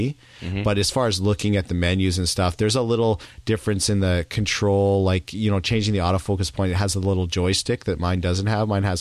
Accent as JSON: {"language": "English", "town": "Vancouver", "region": "British Columbia", "country": "Canada", "said": "knew that obviously I was from Vancouver and were wondering if I was interested in meeting up."}